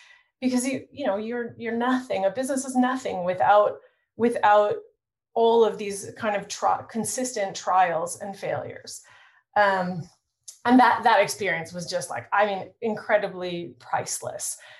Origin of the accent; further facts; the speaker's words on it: Toronto, Ontario, Canada; it started in Canada, in Toronto. So I'm born and raised in Toronto. And in 2012, I was recruited